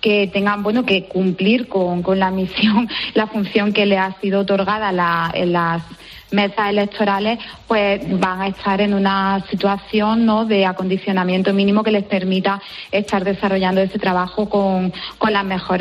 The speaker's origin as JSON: {"language": "Spanish", "town": "Bailén", "region": "Andalusia", "country": "Spain", "said": "yo además soy del sur de Andalucía, de una ciudad que es Bailén, donde rozamos los 40 y tantos grados de temperatura"}